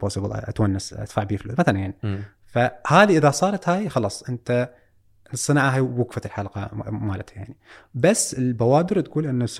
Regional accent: Iraq; وأكو عندنا بالعراق حسيت حس روائي القصص حلو عند أي واحد.

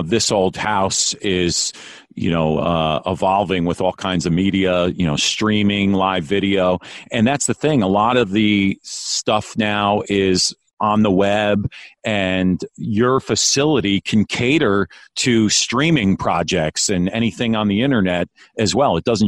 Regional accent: New York, United States; for a guy like me who's from the New York area, you know, I was born in New York, I still like hearing their Boston accents.

